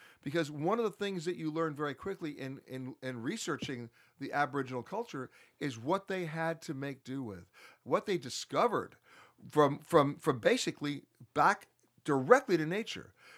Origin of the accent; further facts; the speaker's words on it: United States; I'm embarrassed as an American because we have the same issue with the American Indian.